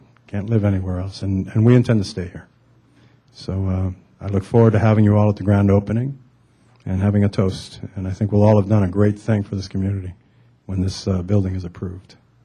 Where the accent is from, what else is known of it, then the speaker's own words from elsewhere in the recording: California, United States; I grew up in Northern Cal, lived all over the country, but recently, you know, came here from New England.